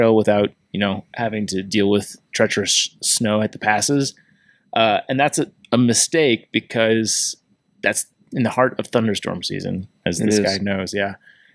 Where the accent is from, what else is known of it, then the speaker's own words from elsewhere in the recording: Midwest, United States; I'm from the Midwest, so I know what it has to offer.